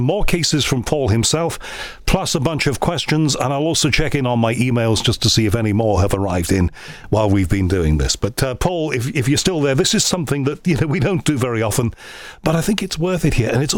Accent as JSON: {"language": "English", "town": "Liverpool", "region": "North West England", "country": "United Kingdom", "said": "I'm from Liverpool"}